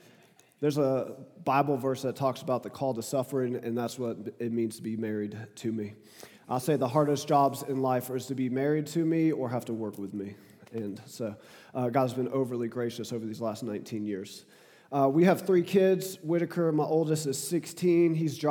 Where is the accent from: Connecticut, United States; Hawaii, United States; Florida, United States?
Florida, United States; Jacksonville; partially because I'm from Jacksonville. Tried to find a new team out here, but just can't.